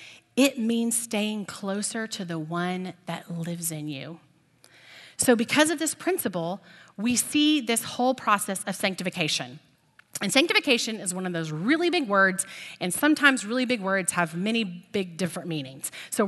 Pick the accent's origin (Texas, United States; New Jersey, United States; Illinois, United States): Texas, United States; I'm from East Texas, so sometimes it might sound like yolk.